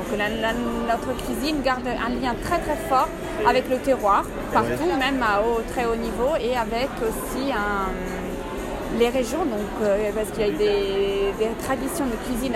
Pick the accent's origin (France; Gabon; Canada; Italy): Italy; Je suis italienne, donc c'est difficile.